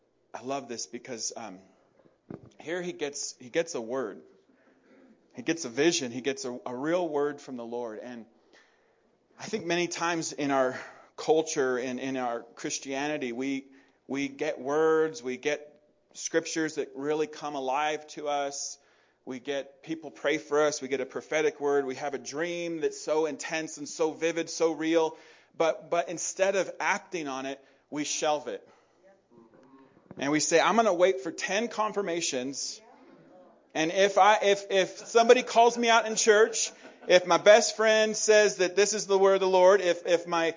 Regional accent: Mammoth, United States; I remember growing up in Mammoth and saying, God, how, you know, when I got saved, how could you do anything with me? I'm in the backside of a mountain. I'm in the middle of nowhere.

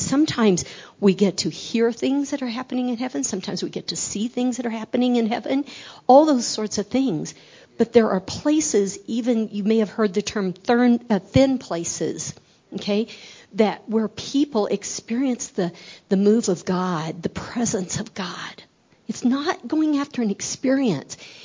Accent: Texas, United States; born there; now in Casper, United States; So as we join together as a family, even though we're from Casper, Wyoming, I'm a Texan by birth.

